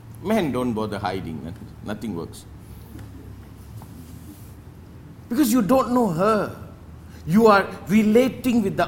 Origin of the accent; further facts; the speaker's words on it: Malaysia; I'm Malaysian. Human. World citizen.